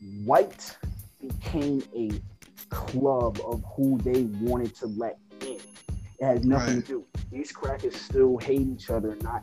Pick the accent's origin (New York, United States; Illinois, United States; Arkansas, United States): New York, United States; Like, I'm from New York.